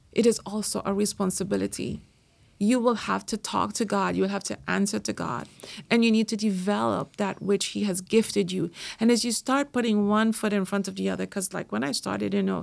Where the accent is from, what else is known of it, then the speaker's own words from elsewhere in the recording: Trinidad & Tobago; born there; I was born in Trinidad, as you know, and we were colonized by the British.